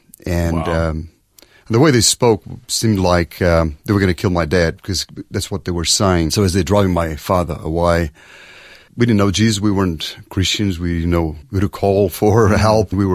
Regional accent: Angola; I was born in Africa. I was born in Angola. Angola was a Portuguese colony.

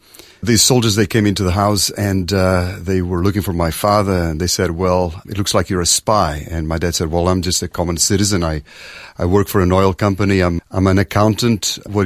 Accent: Angola; I was born in Africa. I was born in Angola. Angola was a Portuguese colony.

